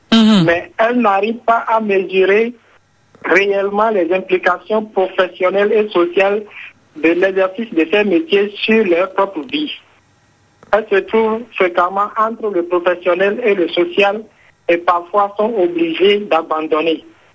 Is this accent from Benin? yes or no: yes; Benin; En Afrique, et plus précisément chez nous au Bénin